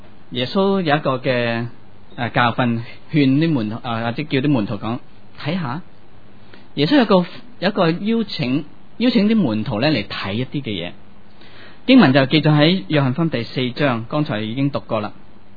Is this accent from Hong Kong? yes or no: yes; Hong Kong; 我们不在农村长大的香港人可能不太明白是指什么意思